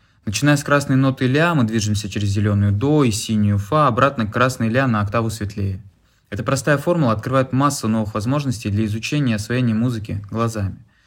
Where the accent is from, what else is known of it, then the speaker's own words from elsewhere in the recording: Moscow, Russia; born there; Я родился в Москве, сейчас мне 35 лет